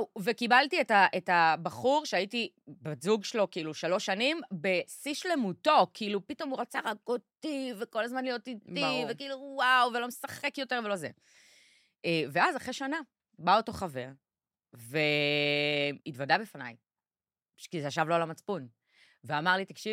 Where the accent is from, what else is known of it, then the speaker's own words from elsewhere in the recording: Krayot, Haifa District, Israel; היא הייתה בכלל חיפאית, אנחנו מהקריות